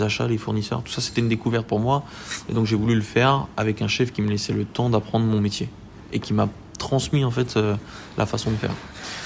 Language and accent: French; Paris, Île-de-France, France; moi, je suis monté sur Paris parce que, à la base, je suis parisien.